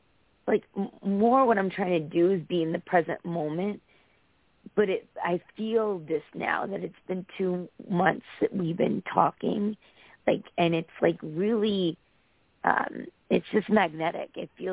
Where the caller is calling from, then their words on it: Connecticut, United States; from Connecticut.